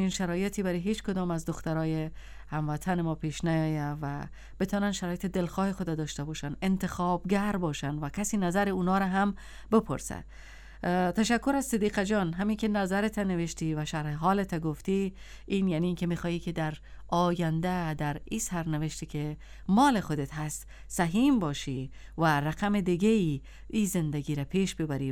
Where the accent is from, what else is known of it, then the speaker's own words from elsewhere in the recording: Mazar-i-Sharif, Balkh, Afghanistan; چقدر یاد کردم شهر خودم مزار شریف را، مردم خودم.